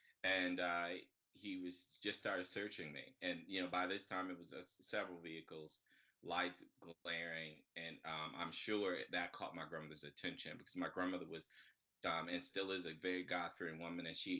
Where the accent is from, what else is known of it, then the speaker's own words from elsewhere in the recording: Detroit, Michigan, United States; So I'm actually from Detroit, Michigan. That's where I was born and reared.